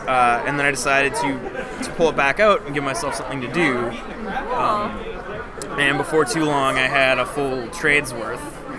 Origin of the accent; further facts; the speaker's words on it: Edmonton, Alberta, Canada; I'm from Edmonton